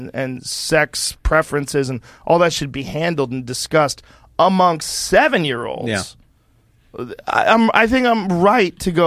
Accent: Boston, Massachusetts, United States; I grew up in Boston.

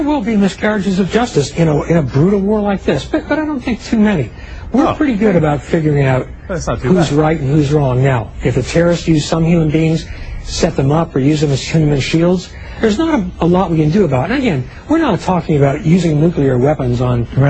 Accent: Pennsylvania, United States; I come from Schuylkill County, Pennsylvania, the anthracite coalfields.

